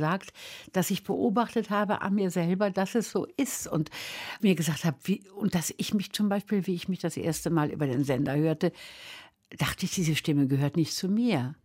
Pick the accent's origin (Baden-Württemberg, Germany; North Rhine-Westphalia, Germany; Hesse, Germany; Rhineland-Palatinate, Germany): North Rhine-Westphalia, Germany; Wuppertal; Ich bin ja als kleines Kind evakuiert gewesen auf dem Land. Und später bin ich aufgewachsen in Wuppertal am Waldrand.